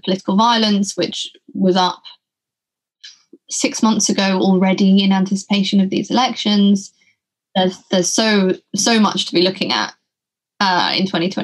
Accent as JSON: {"language": "English", "country": "United Kingdom", "said": "as a Brit, as a fellow Brit"}